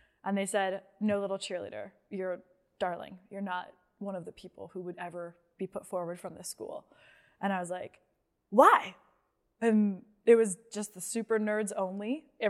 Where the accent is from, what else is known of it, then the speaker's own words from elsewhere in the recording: Canada; Because we're Canadian. All Canadians are best friends.